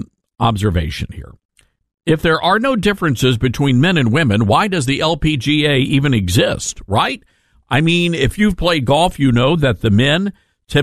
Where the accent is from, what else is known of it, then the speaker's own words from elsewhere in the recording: Mississippi, United States; I grew up in the Deep South, grew up, spent my growing up years in Mississippi, right across the state line from Memphis.